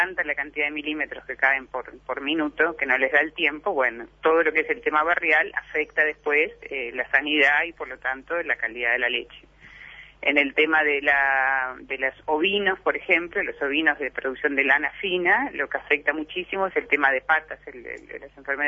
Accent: Uruguay; ¿qué es lo que nos falta para terminar de interiorizarlo, de procesarlo internamente como ciudadanos uruguayos?

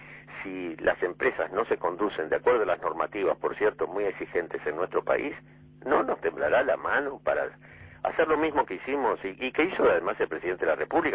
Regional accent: Uruguay; En lo personal, y como ciudadano uruguayo, le digo la verdad, yo también

